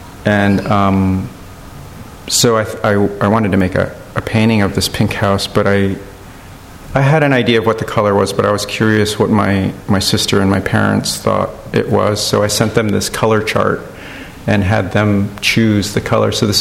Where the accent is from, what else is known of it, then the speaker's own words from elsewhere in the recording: La Jolla, California, United States; I grew up in La Jolla also. I was born in La Jolla and then spent my teenage years there. The house, the apartment that we lived in, my parents and I, when I was born, was right on the beach.